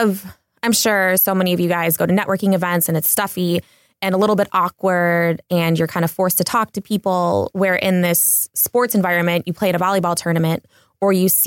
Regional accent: Cleveland, Ohio, United States; So I'm a huge sports fan because I'm from Cleveland and I essentially get free things in exchange for watching basketball games and buying merchandise.

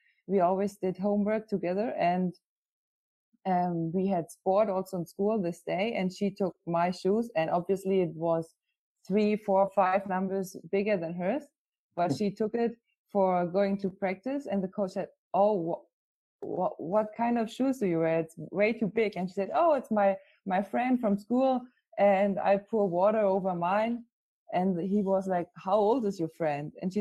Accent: Schwerin, Mecklenburg-Vorpommern, Germany; I'm coming from Schwerin.

